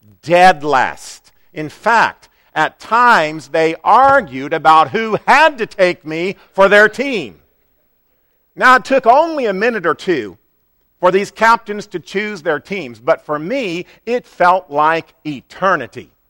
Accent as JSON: {"language": "English", "town": "Rolla", "region": "Missouri", "country": "United States", "tie": "born or raised there", "also_born_or_lived": "Columbia, Missouri", "said": "I was born in Columbia, Missouri, but in my younger elementary years, our family lived in the small town of Rolla, Missouri."}